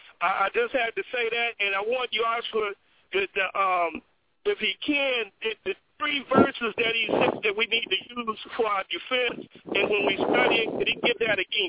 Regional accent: New York, United States; now in Indianapolis, United States; But New York is my hometown, and I want to go because I'm going to ask my brothers and sisters to come to it if they can afford it.

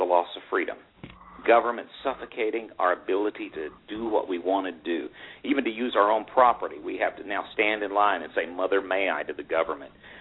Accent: Rogers, Arkansas, United States; I grew up in Rogers, Arkansas. I was in public school.

